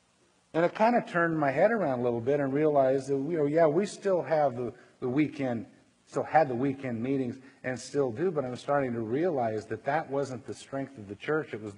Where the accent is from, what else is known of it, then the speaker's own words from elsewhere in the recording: California, United States; I'm a Californian. We don't do small.